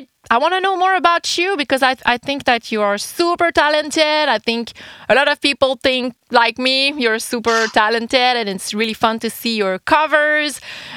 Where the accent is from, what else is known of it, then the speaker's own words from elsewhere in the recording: Quebec, Canada; Canadian from Quebec, and I always ask this question to my guests